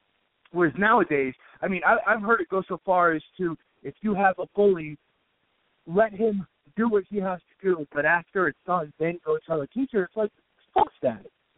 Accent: Palmdale, California, United States; I grew up in Palmdale, California, and, you know, there was a lot of fights.

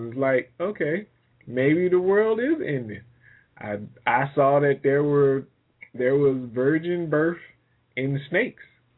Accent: the South, United States; Now, I don't know about y'all, but I'm from the South, raised there, and there's nothing worse on the face of the earth than cockroaches.

